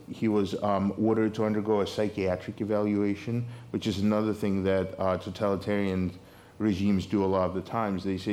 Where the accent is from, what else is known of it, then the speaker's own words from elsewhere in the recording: Ukraine; When I grew up in Ukraine, even in the 1980s